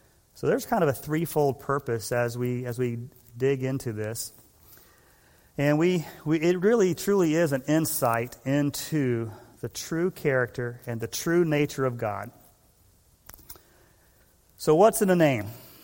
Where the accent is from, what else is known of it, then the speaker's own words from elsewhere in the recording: Macon, Georgia, United States; also born or lived in Hialeah, Florida; I'm from Macon, Georgia. Originally born in Hialeah, Florida, Emma, right near where you live. But my dad was in the Coast Guard, but we are all from Macon, Georgia.